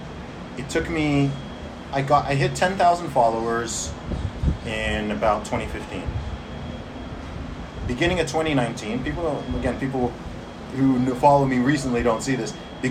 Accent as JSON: {"language": "English", "country": "Saudi Arabia", "tie": "born or raised there", "said": "I grew up in Saudi Arabia, so I'm not, you know, I don't have this notion of, oh, everywhere is a liberal democracy, etc."}